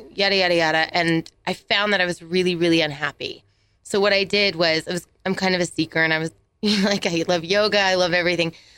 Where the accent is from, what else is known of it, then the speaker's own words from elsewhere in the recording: Orem, Utah, United States; I grew up in Orem, Utah. I'm the oldest of 5 girls.